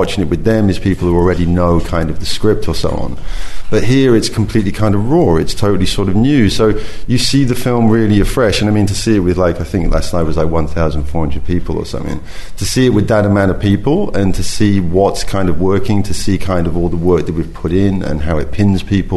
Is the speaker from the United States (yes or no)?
no; England, United Kingdom; I'm from the working class, that's how I grew up in England.